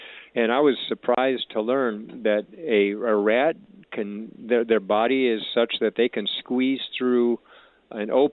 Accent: Michigan, United States; And I saw Roger Staubach play with Navy when I was growing up in Michigan.

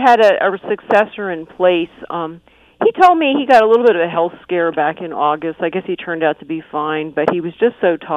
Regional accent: Philadelphia, Pennsylvania, United States; You know, I grew up in Philadelphia, and many of my family are still there

